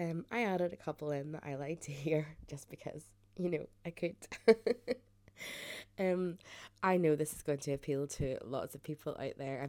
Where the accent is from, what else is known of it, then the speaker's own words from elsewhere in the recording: Ireland; I often put the fact that I swear so much down to the fact that I'm Irish. And it's kind of in our DNA